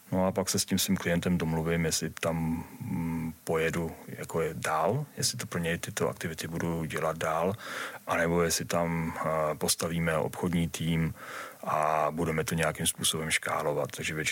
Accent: Germany; já jsem vyrůstal v Německu, takže v podstatě kamkoliv přijdu, tak to dřív nebo později lidi zjistí, že umím velmi dobře komunikovat s něm, jak s Němci, se Švýcary, tak i s Rakušány

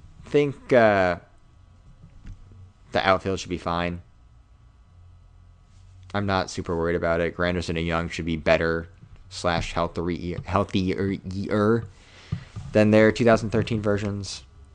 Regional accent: Indiana, United States; now in Indianapolis, United States; I live in Indiana, for better or worse, and I've not been a Mets fan my entire life. growing up in Southern Indiana, now living in Indianapolis.

